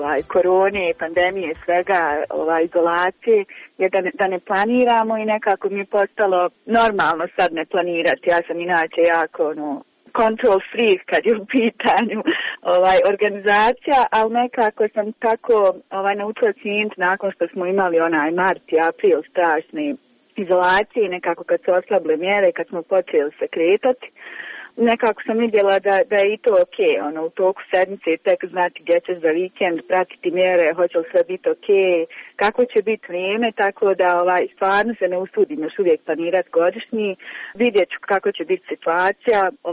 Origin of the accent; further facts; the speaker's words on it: Kakanj, Zenica-Doboj Canton, Bosnia & Herzegovina; moje društvo je, mi smo iz Kaknja